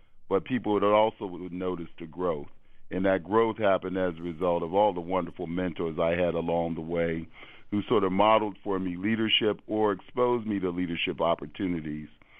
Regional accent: Pittsburgh, Pennsylvania, United States; moved away as an adult; now in Boston, United States; when I came to Boston, I came here in the 70s and I came from Pittsburgh, Pennsylvania.

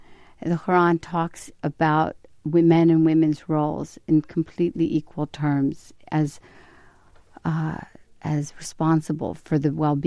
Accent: Morgantown, West Virginia, United States; A man last night in my hometown of Morgantown

